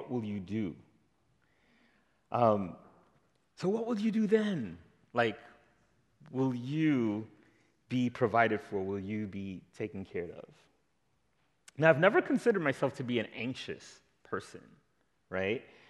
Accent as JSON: {"language": "English", "town": "Brooklyn", "region": "New York", "country": "United States", "said": "because I'm a city kid, right? I'm from Brooklyn, New York, and I'm acquainted with noise, right?"}